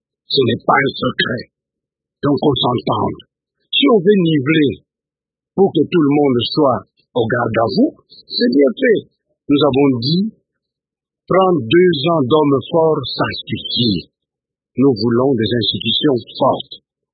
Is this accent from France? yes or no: no; DR Congo; nous sommes Congolais, c'est notre pays